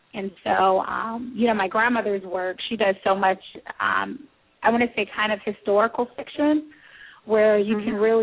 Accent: Los Angeles, California, United States; My father is from Haiti, so my last name is French. I was raised in Los Angeles, in the entertainment industry.

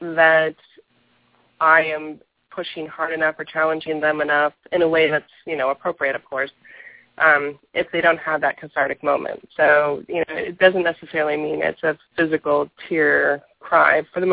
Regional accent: the South, United States; I grew up in the South in the Bible Belt.

